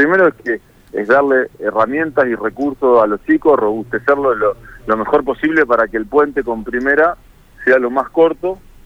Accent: Esperanza, Santa Fe, Argentina; yo nací en Santa Fe y viví mucho tiempo en Esperanza

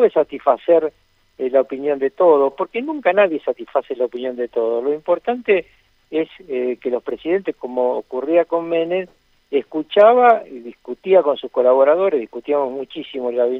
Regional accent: Argentina; Yo creo que si hay algo grave para los argentinos es vivir enfrentados.

